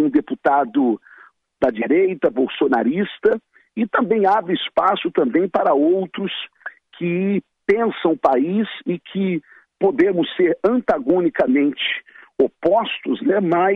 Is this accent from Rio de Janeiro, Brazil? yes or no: yes; Nova Iguaçu, Rio de Janeiro, Brazil; born there; Eu nasci na Baixada, não é?